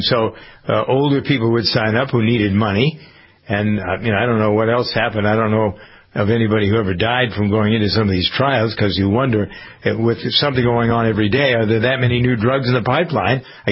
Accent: Framingham, Massachusetts, United States; They're headquartered in my hometown of Framingham, Massachusetts

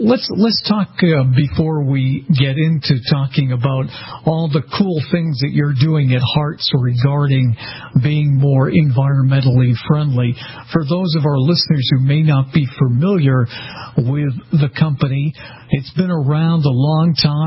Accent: Massachusetts, United States; They are located in my home state of Massachusetts

